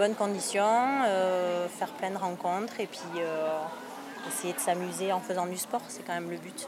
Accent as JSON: {"language": "French", "town": "Bayonne", "region": "Nouvelle-Aquitaine", "country": "France", "said": "C'est ça, tout à fait, sud-ouest, Bayonne."}